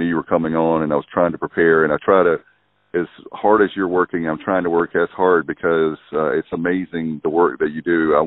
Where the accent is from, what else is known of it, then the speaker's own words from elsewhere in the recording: Durham, North Carolina, United States; who would have ever thought that my hometown, I'm originally from Durham as a kid